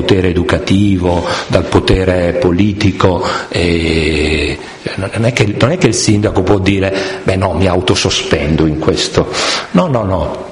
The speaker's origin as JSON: {"language": "Italian", "region": "Apulia", "country": "Italy", "said": "Io vengo dalla Puglia, quindi sono ben contento di questo sponsor per l'ulivo."}